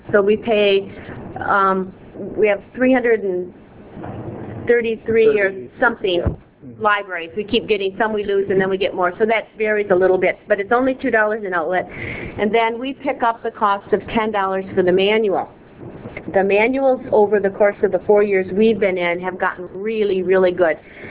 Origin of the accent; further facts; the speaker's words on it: Saginaw, Michigan, United States; moved away as an adult; Before that, I worked as a children's assistant in a 5-system branch in Michigan, Saginaw